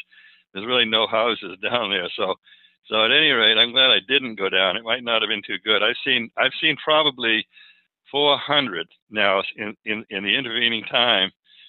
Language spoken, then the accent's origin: English; Falmouth, Maine, United States; I grew up in Maine, in Falmouth, Maine